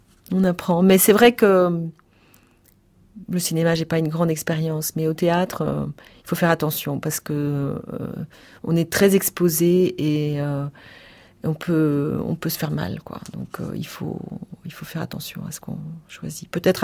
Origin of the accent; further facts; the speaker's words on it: Auvers-sur-Oise, Île-de-France, France; J'ai grandi près d'Auvers-sur-Oise.